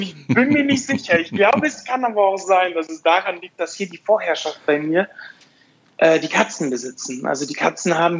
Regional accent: Afghanistan; German is a second language; now in Germany; Ich bin in Afghanistan groß geworden

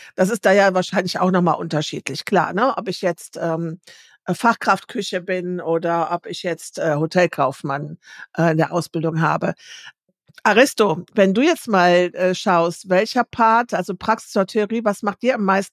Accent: Bonn, North Rhine-Westphalia, Germany; Ich hätte jetzt natürlich super gerne gewusst, wo Sie in Bonn waren. Das ist ja meine Heimat.

